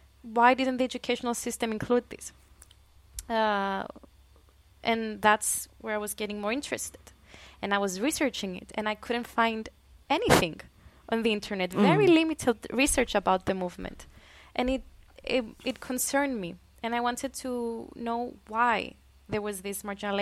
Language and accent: English; Cyprus; English is a second language; even my age growing up in Cyprus